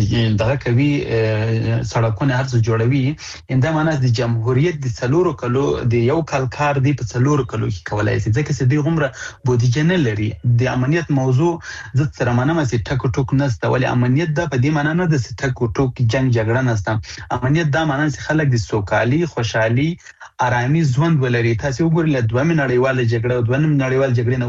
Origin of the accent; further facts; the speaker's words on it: Afghanistan; زه د افغانستان دی او بچی په صفت باندې د دې وطن دی او زوی په صفت